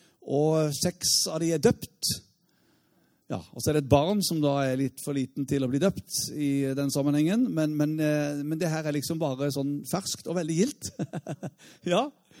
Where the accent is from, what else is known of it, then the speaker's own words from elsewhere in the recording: Indre Froland, Agder, Norway; sånn vokste jeg opp i Indre Froland.